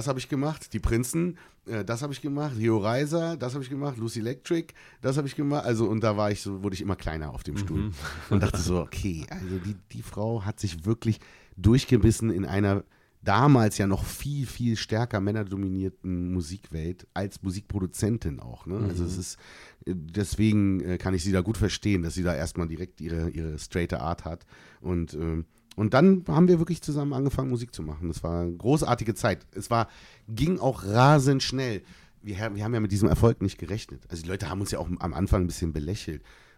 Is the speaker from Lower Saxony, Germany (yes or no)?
no; Berlin, Germany; gerade als Berliner kennt man natürlich diese Stadthymne.